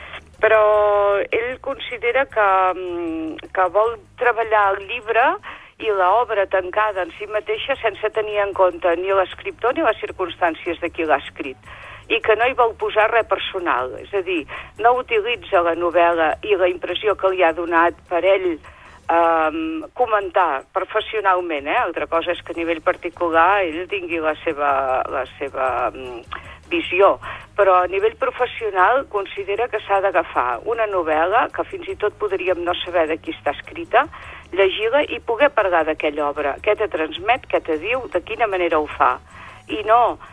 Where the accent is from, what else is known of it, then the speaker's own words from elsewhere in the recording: Catalonia, Spain; perquè som catalans, eh?